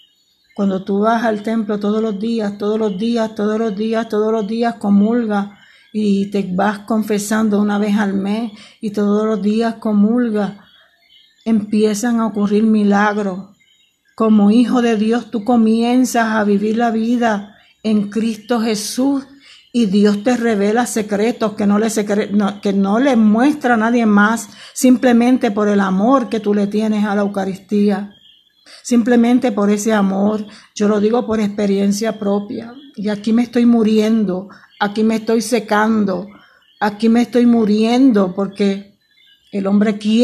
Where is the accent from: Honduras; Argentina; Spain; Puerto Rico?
Puerto Rico; Yabucoa; Es una gran lástima lo que está pasando en mi pueblo de Yabucoa.